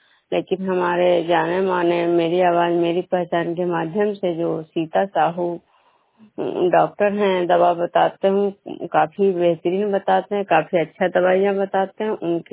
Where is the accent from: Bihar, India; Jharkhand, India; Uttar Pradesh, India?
Bihar, India; Vishnupur; मैं विष्णुपुर ग्राम खुजरा पंचायत नालंदा जिला नगर नौसा प्रखंड के निवासी हूँ।